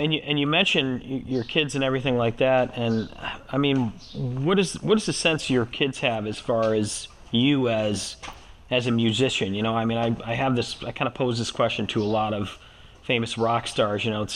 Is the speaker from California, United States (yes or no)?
no; Rochester, New York, United States; I said, man … I grew up in Rochester. How would I not want to interview … ? I mean, in this city, we've always loved you.